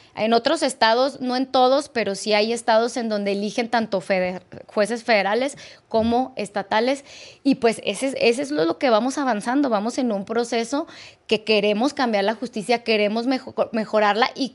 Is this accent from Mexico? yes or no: yes; Ciudad Juárez, Chihuahua, Mexico; Soy de Ciudad Juárez